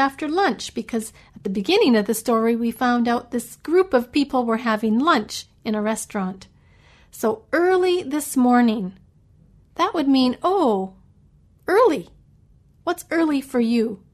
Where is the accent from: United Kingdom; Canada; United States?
Canada; British Columbia; also born or lived in Washington State / Saskatchewan / Alberta; I always tell people that I'm from British Columbia because that's where I grew up. I've also lived in Washington State and in Saskatchewan and Alberta.